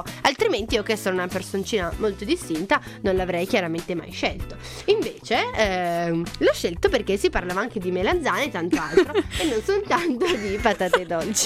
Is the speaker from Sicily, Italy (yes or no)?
no; Piedmont, Italy; lei da buona sarda, io da buona piemontesina doc